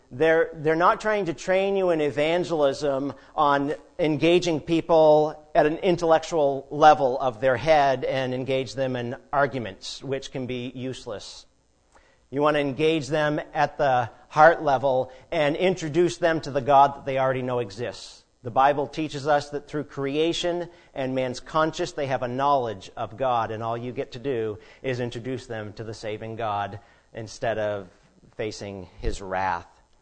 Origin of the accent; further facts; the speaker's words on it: Maine, United States; I am from New England myself, born and bred in Maine, up where we have snow about 6 months out of the year